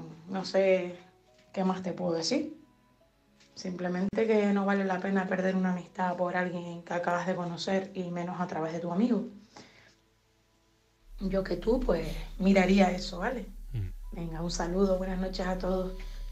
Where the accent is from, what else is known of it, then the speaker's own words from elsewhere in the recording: Canary Islands, Spain; de Gran Canaria.